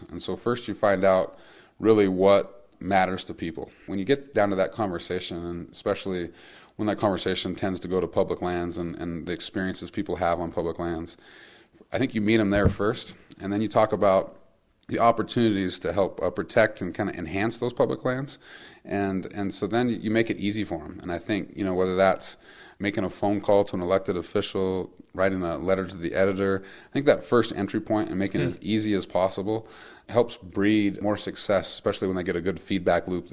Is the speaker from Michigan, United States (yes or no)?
no; Stevensville, Montana, United States; I grew up here, and so I grew up on my father's back, you know, fishing. I grew up in the Cinnabar Basin chasing elk with him